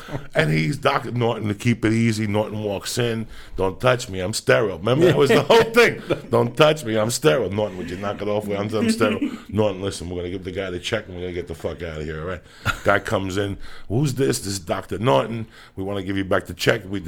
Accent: Cuba; English is a second language; Don't try to run it by me, because I came from Cuba.

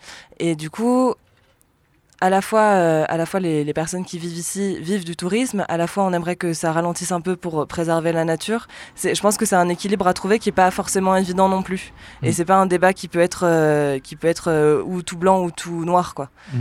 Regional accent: Lyon, Auvergne-Rhône-Alpes, France; also born or lived in Grenoble; moi j'ai grandi à Lyon ou à Grenoble

